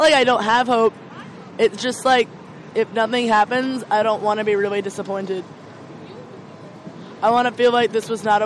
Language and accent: English; Brooklyn, New York, United States; I'm from Brooklyn.